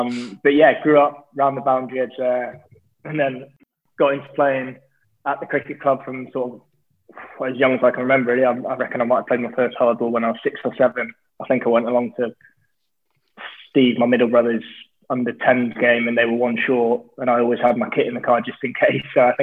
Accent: Shrewsbury, West Midlands, United Kingdom; I was born and bred in Shrewsbury, obviously a couple hours north of Worcester

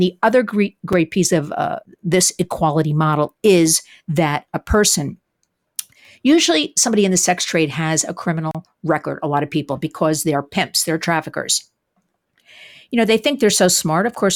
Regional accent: New York, United States; We thought perhaps we could get New York State, my home state, to be the leader

